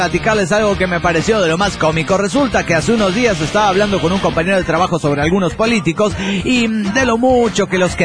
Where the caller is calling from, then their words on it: San Luis, Argentina; Yo soy de San Luis, Argentina.